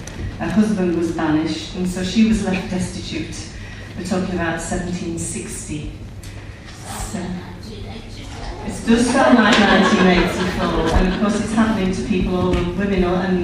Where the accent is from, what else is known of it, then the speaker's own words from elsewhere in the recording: Carlisle, North West England, United Kingdom; now in Chesterfield, United Kingdom; which is my hometown. Although Chesterfield's my hometown now because I've been here so long. But I'm originally from Carlisle.